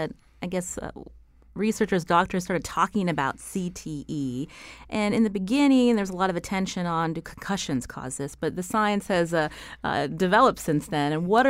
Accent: Pittsburgh, Pennsylvania, United States; I come from Pittsburgh.

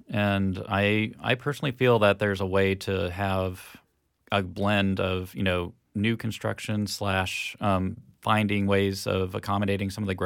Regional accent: Albuquerque, New Mexico, United States; I grew up in Albuquerque where there's no trees. It's all dirt and rocks.

